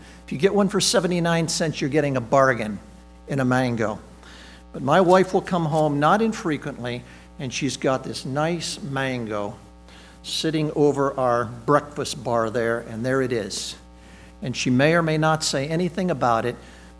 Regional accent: Paraguay; moved away as an adult; I grew up down in Paraguay, South America. At the time I was 11 to 21, my mom and dad were missionaries down there

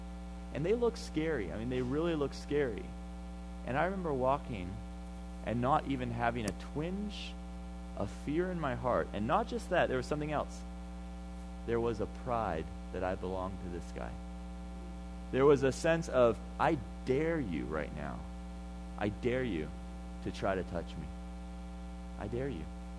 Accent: Senegal; Growing up in Senegal, they had this terrible game that they used to play called folion.

